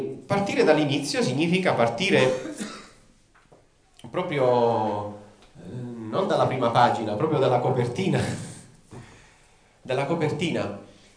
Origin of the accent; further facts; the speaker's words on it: Apulia, Italy; È una meridionale, perdonatemi, voi che siete settentrionale, ed è una vicina di casa, perché il mio paese non è molto distante da Corato.